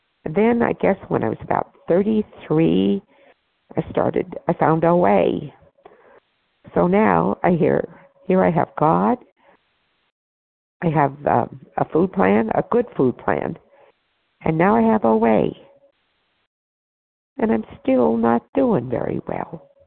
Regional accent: Idaho, United States; Yes, it's … I'm from Idaho. I'm 79.

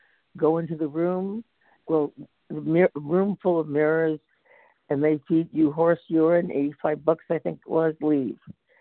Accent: California, United States; from Northern California.

